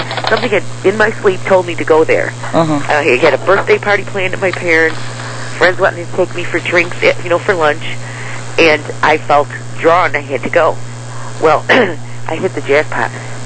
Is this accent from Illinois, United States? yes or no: yes; Chicago, Illinois, United States; I'm an entrepreneur from Chicago